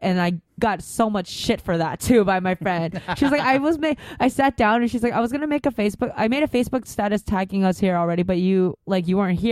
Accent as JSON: {"language": "English", "region": "California", "country": "United States", "tie": "born or raised there", "said": "I grew up in NorCal and I lived, you know, I love San Francisco."}